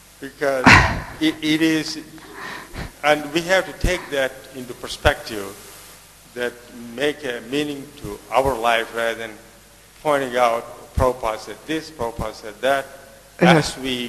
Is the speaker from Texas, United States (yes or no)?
no; Los Angeles, California, United States; I'm from Los Angeles, California.